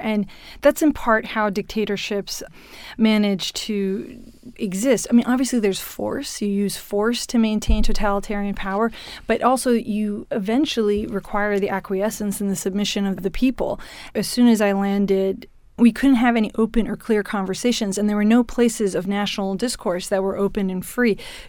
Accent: United States; as an American, is really something you can never understand

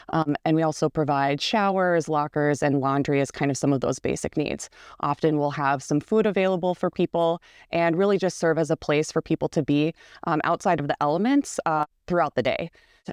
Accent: Sioux Falls, South Dakota, United States; now in Fargo, United States; So I grew up mostly in Sioux Falls and moved up to Fargo about 13 years ago.

